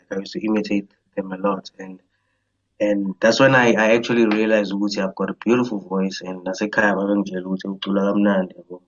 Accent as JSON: {"language": "English", "town": "Johannesburg", "region": "Gauteng", "country": "South Africa", "tie": "born or raised there", "said": "you know. I was born in Johannesburg, born and raised, matriculated in Johannesburg."}